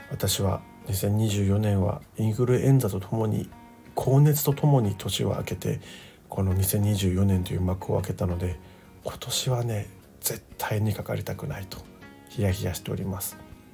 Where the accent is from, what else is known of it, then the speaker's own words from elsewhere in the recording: Okinawa, Japan; 私は沖縄出身なので雪と縁がないまま20代まで過ごしたので